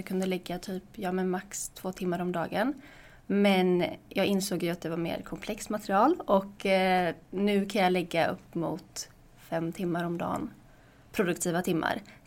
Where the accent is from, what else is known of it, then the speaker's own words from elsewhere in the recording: Gothenburg, Västra Götaland County, Sweden; Är 23 år och läser juridik på Handelshögskolan. Jag är ursprungligen från Göteborg.